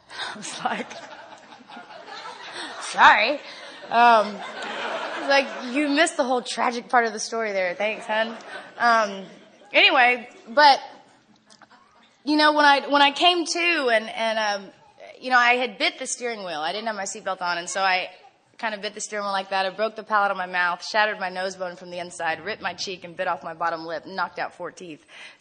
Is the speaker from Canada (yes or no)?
no; San Antonio, Texas, United States; I'm from San Antonio. So dumb.